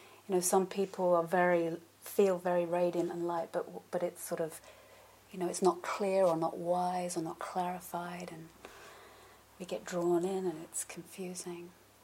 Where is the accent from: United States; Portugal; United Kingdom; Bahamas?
United Kingdom; London; I don't live in a city. I grew up in London, but I don't live in a city anymore.